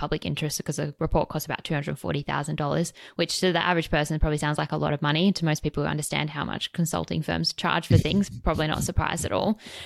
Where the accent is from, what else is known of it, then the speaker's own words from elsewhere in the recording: Adelaide, South Australia, Australia; I think first and foremost, because I'm from Adelaide